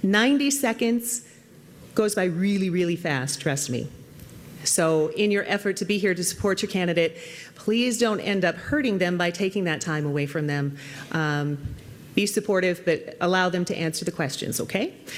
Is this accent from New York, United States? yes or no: no; Miles City, Montana, United States; I'm a mom and I'm from Miles City